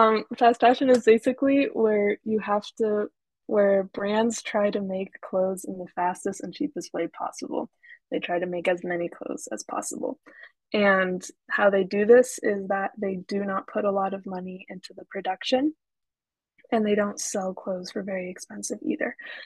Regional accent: Boston, Massachusetts, United States; So I'm located in Boston. I was born and raised here.

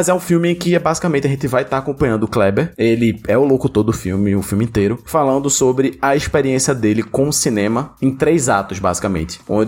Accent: Recife, Pernambuco, Brazil; Que sou recifense

